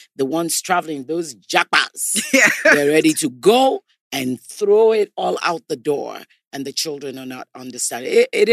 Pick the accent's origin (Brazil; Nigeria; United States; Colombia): Nigeria; I'm from Nigeria.